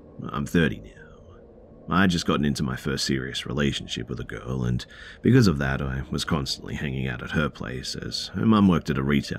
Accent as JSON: {"language": "English", "region": "Midwest", "country": "United States", "tie": "born or raised there", "said": "I grew up in the Midwest US."}